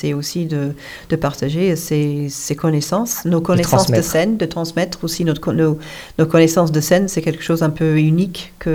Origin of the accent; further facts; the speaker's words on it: United States; j'ai grandi en partie aux États-Unis.